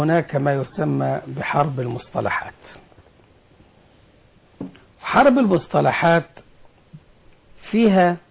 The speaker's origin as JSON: {"language": "Arabic", "country": "Egypt", "said": "احنا كلنا مصريين"}